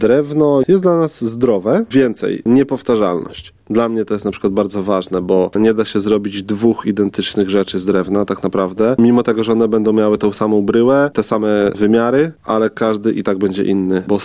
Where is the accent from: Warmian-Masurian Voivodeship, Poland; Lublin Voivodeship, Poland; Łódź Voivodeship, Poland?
Lublin Voivodeship, Poland; Wychowywałem się na wsi pod Suścem.